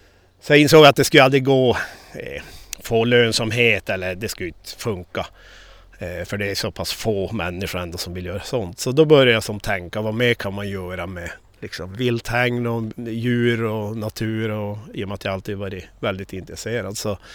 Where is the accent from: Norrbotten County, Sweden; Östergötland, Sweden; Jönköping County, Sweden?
Norrbotten County, Sweden; Piteå; Och för att jag kom ursprungligen från Piteå och flyttade upp hit för, ja, vad är det nu, 12 år sedan tror jag.